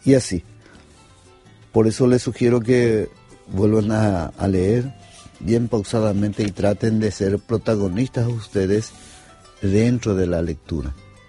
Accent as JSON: {"language": "Spanish", "country": "Paraguay", "said": "nosotros como paraguayos nos enfrentamos a 3 países, contra 3 países unidos."}